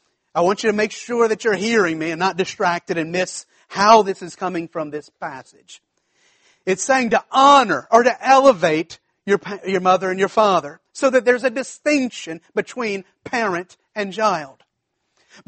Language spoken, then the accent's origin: English; the South, United States; Y'all know I'm from the South, and so I'm not saying anything.